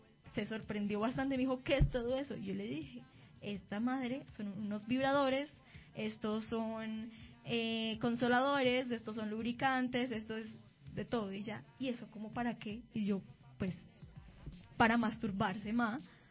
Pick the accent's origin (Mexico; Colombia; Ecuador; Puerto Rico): Colombia; Boyacá; mi familia es de Boyacá, todos somos de Boyacá, y es un departamento bastante conservador, en especial en la sexualidad.